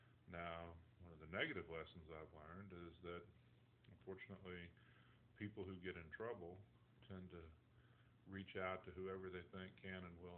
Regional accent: Bossier City, Louisiana, United States; born there; I was born on Barksdale Air Force Base in Bossier City, Louisiana, which is just outside of Shreveport, Louisiana.

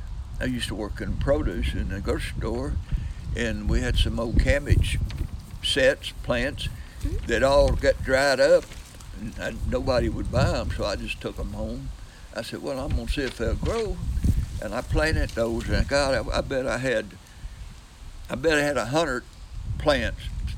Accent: Wichita Falls, Texas, United States; born there; I was born in Wichita Falls.

